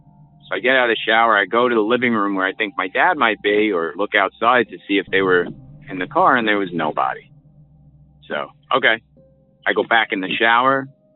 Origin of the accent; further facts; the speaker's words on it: New York, United States; now in New Jersey, United States; I'm from New Jersey right now. I'm originally from New York.